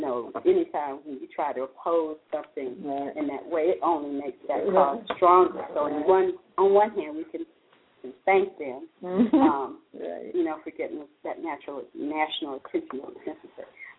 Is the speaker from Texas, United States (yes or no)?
no; Alabama, United States; moved away as an adult; I moved away from Alabama soon after school and lived away and had my career. Most of my life has been outside of Alabama.